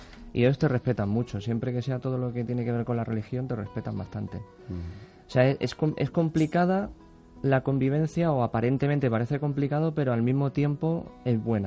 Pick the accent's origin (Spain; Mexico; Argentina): Spain; Ceuta; Yo soy de Ceuta. Yo nací en Ceuta en el 79.